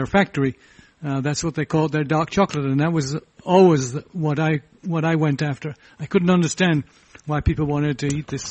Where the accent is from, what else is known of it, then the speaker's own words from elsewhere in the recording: England, United Kingdom; growing up in England